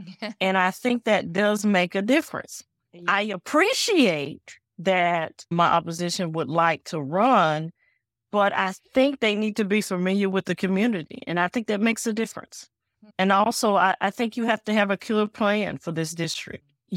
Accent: Spartanburg, South Carolina, United States; I was born and raised here in Spartanburg, and I've spent my entire life here. I've only left to go serve in the military.

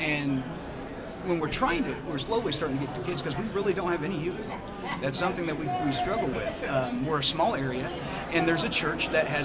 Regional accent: Linton, Indiana, United States; I'm from Linton, Indiana. The church that I am currently serving in is called Jasonville United Methodist Church. Funny thing is, it's only about a hop, skip, and a jump from Linton. So I'm sort of serving in the community that I grew up in.

